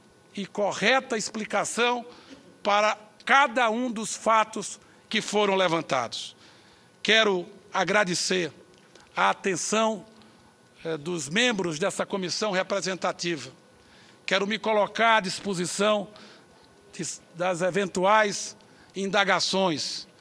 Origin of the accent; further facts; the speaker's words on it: Petrolina, Pernambuco, Brazil; Tenho o orgulho de ter sido prefeito da minha terra, Petrolina, por 3 vezes.